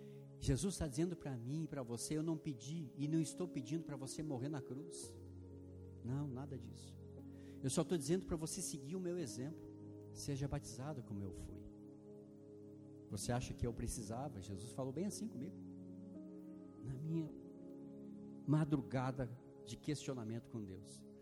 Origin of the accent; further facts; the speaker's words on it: Ukraine; Eu sou ucraniano, ortodoxo